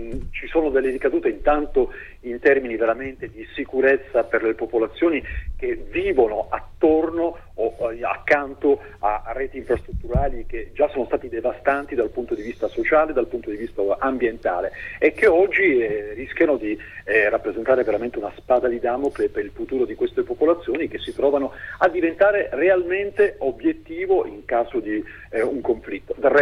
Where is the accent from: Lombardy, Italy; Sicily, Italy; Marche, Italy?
Sicily, Italy; ma penso nel caso da siciliano l'opposizione al ponte sullo stretto di Messina